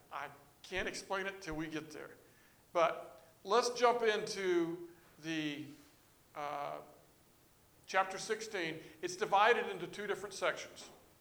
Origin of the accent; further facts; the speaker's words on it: Florida, United States; you all know I grew up in Florida and decided to go to college at Mars Hill right up the road here. It was my first venture into North Carolina.